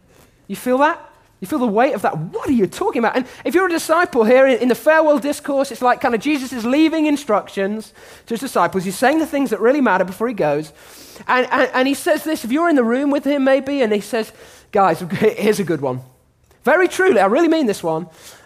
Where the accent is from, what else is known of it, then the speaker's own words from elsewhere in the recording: England, United Kingdom; because I'm English and my teeth are terrible.